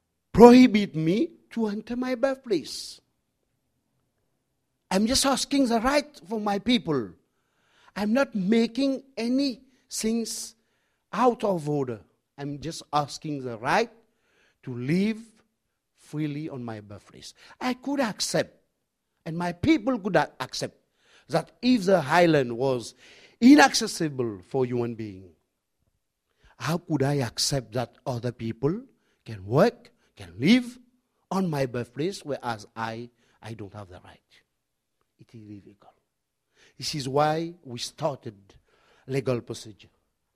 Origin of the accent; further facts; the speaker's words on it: Peros Banhos, British Indian Ocean Territory; born there; because I was born in Perros Banos